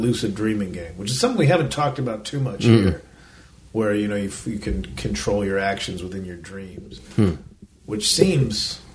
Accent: Tempe, Arizona, United States; Like, no, man, we're from Tempe. Like, even it's just a street over. But even though, don't say we're from Phoenix.

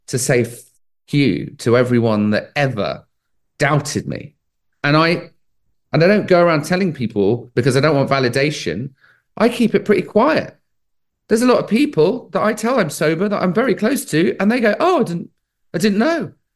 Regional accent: England, United Kingdom; And growing up in England, I mean, you guys know as well as I do, like you probably spend more time in the pub than you do at your house, right?

